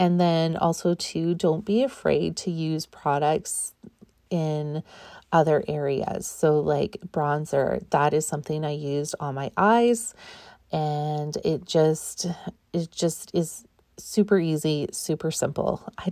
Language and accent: English; Canada; And obviously I'm Canadian, the amount of times that I've been saying sorry.